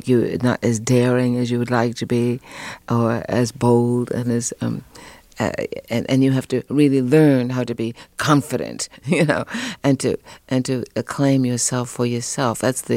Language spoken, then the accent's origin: English; New York City, New York, United States; we lived in a very rich community and Harlem, I grew up in Harlem.